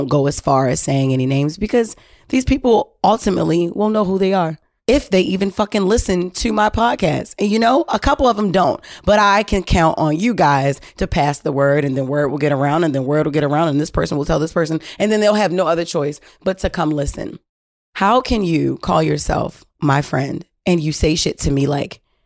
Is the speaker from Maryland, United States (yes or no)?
yes; Baltimore, Maryland, United States; We're both from Baltimore City. I've known this guy for at least 5+ years.